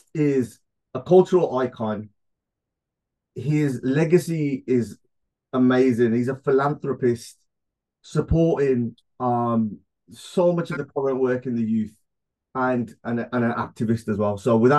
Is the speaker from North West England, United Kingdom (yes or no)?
no; Birmingham, West Midlands, United Kingdom; growing up in Handsworth, especially born in the late 60s, and then growing up in the 70s and early 80s.